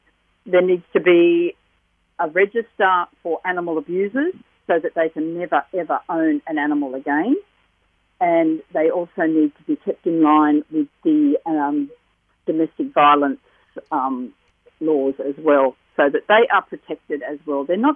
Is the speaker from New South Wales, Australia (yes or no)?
yes; Sydney, New South Wales, Australia; now in Hunter, Australia; I have been in the Hunter for 45 years. I came up here from Sydney for the weekend 45 years ago and never went home.